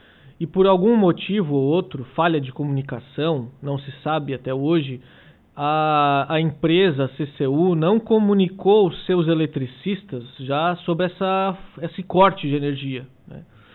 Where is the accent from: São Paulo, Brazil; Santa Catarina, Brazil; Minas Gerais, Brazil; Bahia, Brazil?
Santa Catarina, Brazil; Criciúma; como eu não sou aqui de Uruçanga, eu sou de Criciúma, natural de Criciúma, moro lá, né, há muitos anos